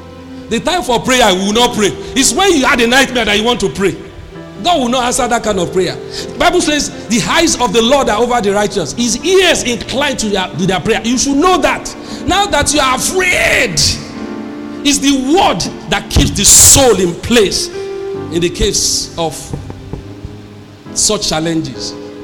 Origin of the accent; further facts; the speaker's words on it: Lagos, Nigeria; I've never seen any shop growing up in Lagos.